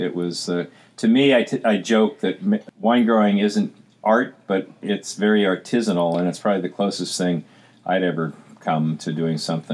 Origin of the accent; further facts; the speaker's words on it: San Francisco, California, United States; I didn't want to live in the city. I grew up in San Francisco.